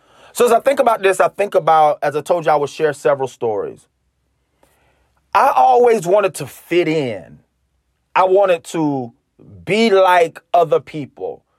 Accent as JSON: {"language": "English", "town": "Hazelhurst", "region": "Georgia", "country": "United States", "said": "I'm from Hazelhurst, Georgia. The Hurst, the nine, the city. Don't play with us."}